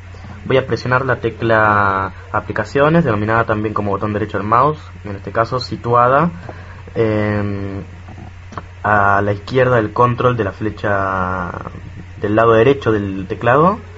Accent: Buenos Aires, Argentina; soy de Buenos Aires, Argentina.

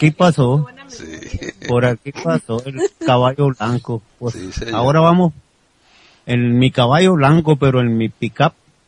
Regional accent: Esperanza, Sonora, Mexico; born there; Porque vamos llegando a mi pueblo Esperanza, Sonora.

